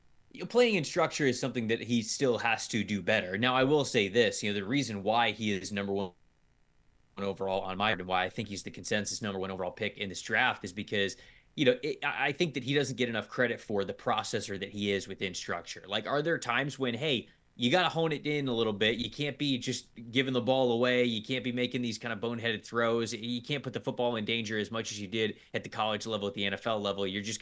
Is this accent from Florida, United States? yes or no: yes; Bradenton, Florida, United States; You know, I grew up in Bradenton, Florida, just south of the Tampa area.